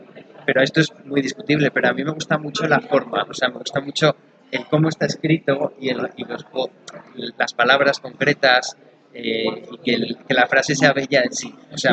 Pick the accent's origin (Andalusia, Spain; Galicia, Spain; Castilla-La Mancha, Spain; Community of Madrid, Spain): Community of Madrid, Spain; Madrid; No, soy de Madrid. Lo cual es estupendo porque cuando me preguntan que si es autobiográfico, pues claro, que no, porque yo siempre he vivido en Madrid.